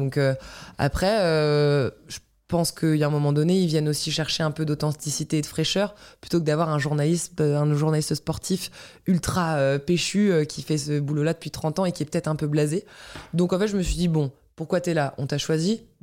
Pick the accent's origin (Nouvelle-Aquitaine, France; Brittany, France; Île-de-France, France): Brittany, France